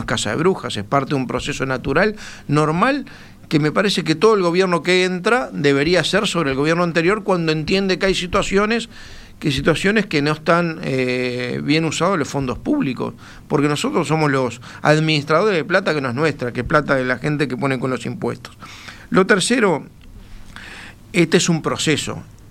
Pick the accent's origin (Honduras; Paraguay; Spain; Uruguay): Uruguay; a mí me llenó de orgullo como uruguayo